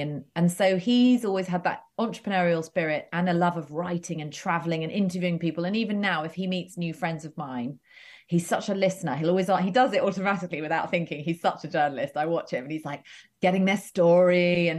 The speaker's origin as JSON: {"language": "English", "region": "England", "country": "United Kingdom", "tie": "born or raised there", "said": "I grew up just outside London, so but pretty rural."}